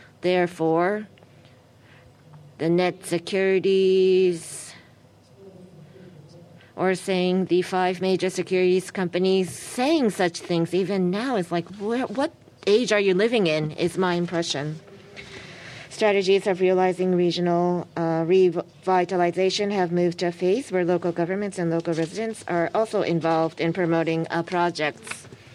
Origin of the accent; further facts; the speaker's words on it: Hyogo, Japan; I'm from Hyogo Prefecture, but it says I'm from Okayama Prefecture.